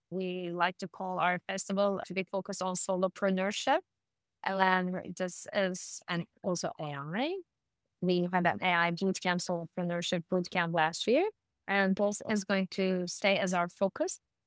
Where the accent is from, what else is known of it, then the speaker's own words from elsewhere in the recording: Turkey; connect it to the traditional nomadism of the Turkish culture, because Turkish people are nomads. We came from Central Asia. We have been nomads since we knew.